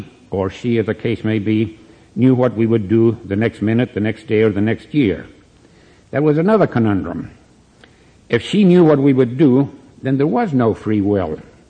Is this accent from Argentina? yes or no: yes; Argentina; I was born and raised in Argentina